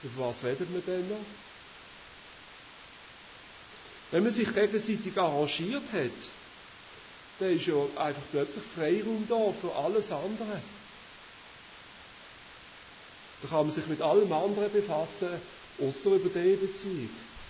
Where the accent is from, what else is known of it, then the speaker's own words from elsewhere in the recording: Switzerland; Und bei uns in der Schweiz ist es ja gerade umgekehrt.